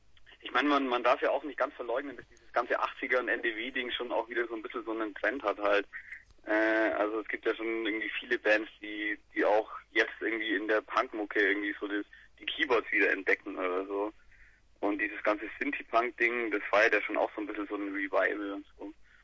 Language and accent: German; Bavaria, Germany; now in Nuremberg, Germany; Genau, wir sind aus Nürnberg, ja. Wir haben uns, also wir kommen alle irgendwie aus verstreuten Käfern in Bayern, wohnen aber seit einigen Jahren in Nürnberg